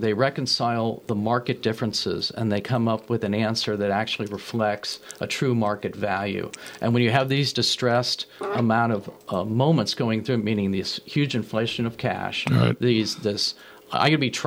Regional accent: California, United States; I grew up in Marin. I have no problem going to Sausalito or Bolinas

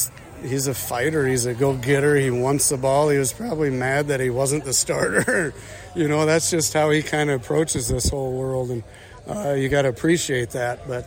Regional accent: Iowa, United States; where I grew up in Northern Iowa

